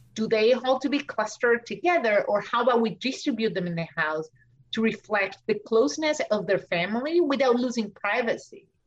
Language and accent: English; Argentina; English is a second language; now in United States; Now, I know I'm an immigrant. I'm from Argentina. English is my second language.